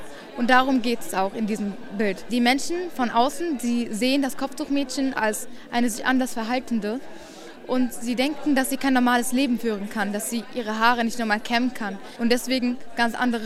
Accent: Syria; weil ich komme aus Syrien

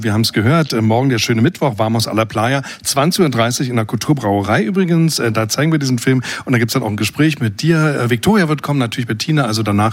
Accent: Germany; ich bin Ossi, ich komme aus der DDR, ich bin eigentlich so aufgewachsen wie ihr.

